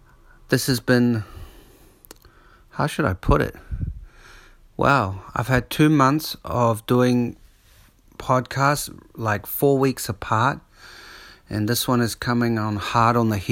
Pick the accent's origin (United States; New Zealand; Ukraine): New Zealand; moved away as an adult; now in Sydney, Australia; I mean, I came from, when I was 28, I came from New Zealand.